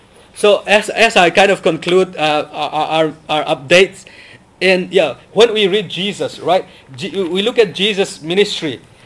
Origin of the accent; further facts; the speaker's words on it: Mizoram, India; first language Mizo; English is a second language; he understand when I speak in my mother tongue in Mizo.